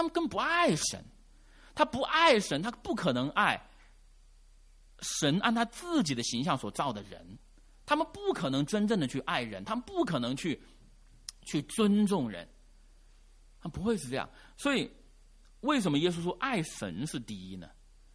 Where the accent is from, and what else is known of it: China